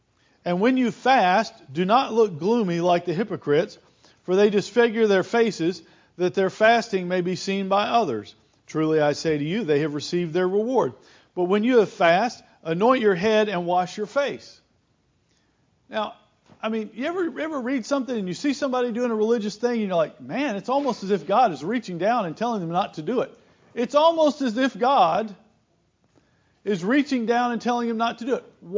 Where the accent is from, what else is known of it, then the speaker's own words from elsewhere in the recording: Blytheville, Arkansas, United States; I'm from Blytheville, Arkansas. We don't have a lot of Catholics in Blytheville, Arkansas.